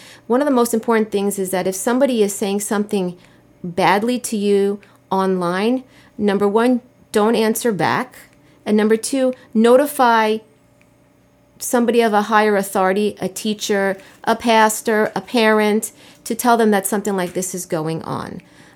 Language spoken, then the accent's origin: English; New York, United States; growing up on the North Shore of Long Island